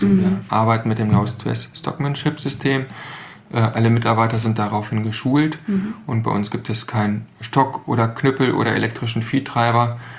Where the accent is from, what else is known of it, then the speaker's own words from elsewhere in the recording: Harz, Germany; Also ich bin ja quasi ein Kind des Waldes. Ich habe meine Jugend im Hainholz verbracht und auf dem Pferd. Und das ist schon, ja, ich glaube, mich verbindet ganz, ganz viel mit dem Harz.